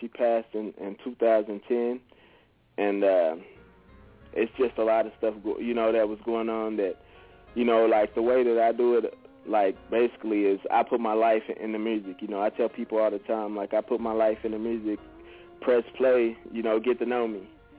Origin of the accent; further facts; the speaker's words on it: Lubbock, Texas, United States; I'm from Lubbock, Texas, like she said.